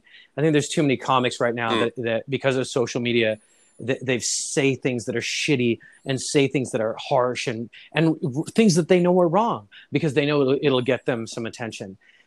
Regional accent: Los Angeles, California, United States; Well, so I'm half Greek and I grew up in Little Armenia.

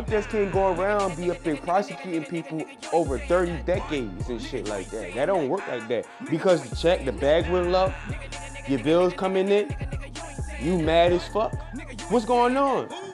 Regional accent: Philadelphia, Pennsylvania, United States; I'm from Philadelphia, okay?

